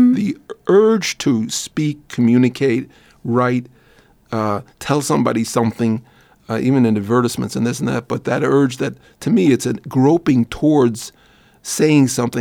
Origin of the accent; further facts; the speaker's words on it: New York, United States; I grew up in New York, in Brooklyn, and in Manhattan